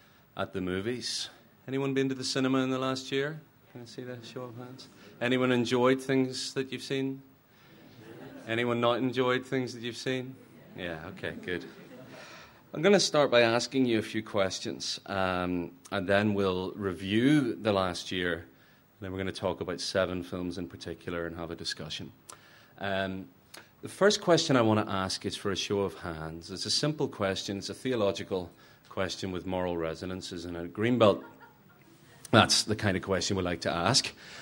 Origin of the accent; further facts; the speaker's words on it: Ireland; I hope this isn't considered an anti-English statement, given that I'm an Irishman